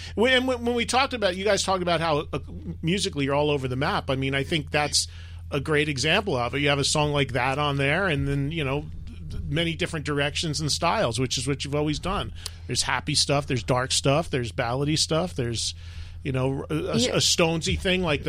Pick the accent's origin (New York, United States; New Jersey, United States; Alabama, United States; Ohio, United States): New Jersey, United States; That's Jersey right there. We're from Jersey, and there he is.